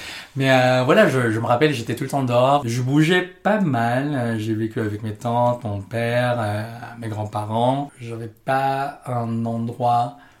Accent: San Juan, Philippines; je suis né à San Juan, c'est à côté de Manny, c'est aux Philippines.

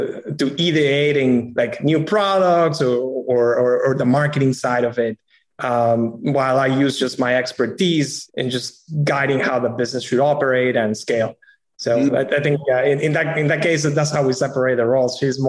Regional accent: Peru; now in United States; I'm originally from Peru, had the fortunate circumstance that and the opportunity to actually work in the United States for my entire professional career.

